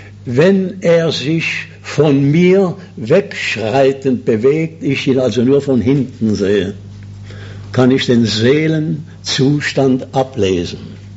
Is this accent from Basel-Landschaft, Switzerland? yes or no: no; Schaffhausen, Switzerland; Ich bin in Schaffhausen im Waisenhaus aufgewachsen